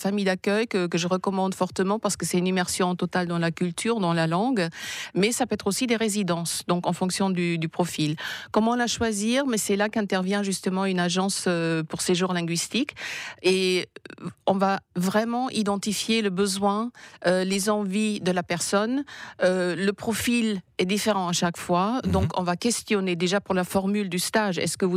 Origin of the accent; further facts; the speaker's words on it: Germany; born there; French is a second language; comme mon pays natal, l'Allemagne